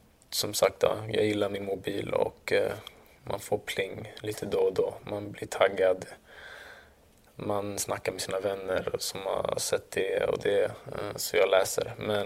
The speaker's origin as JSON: {"language": "Swedish", "town": "Solna", "region": "Stockholm County", "country": "Sweden", "tie": "born or raised there", "said": "jag är född i Solna och uppväxt i Solna och har spelat i AIK hela mitt liv."}